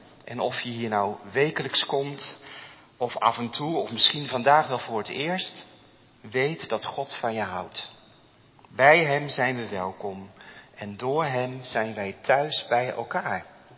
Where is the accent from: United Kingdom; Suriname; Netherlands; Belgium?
Netherlands; Klundert, North Brabant; Nou, ik kom uit de Klundert, dus zo is dat gegaan. Van oorsprong dan.